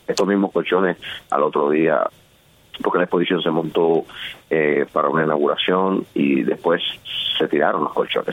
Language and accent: Spanish; Cuba; moved away; also born or lived in Europe; Bueno, yo la verdad es que yo no salí directamente de Cuba para los Estados Unidos.